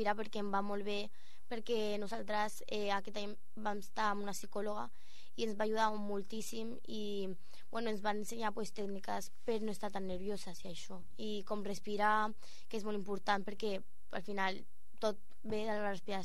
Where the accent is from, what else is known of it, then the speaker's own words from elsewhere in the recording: Bulgaria; Catalan is a second language; now in Spain; jo sóc de Bulgària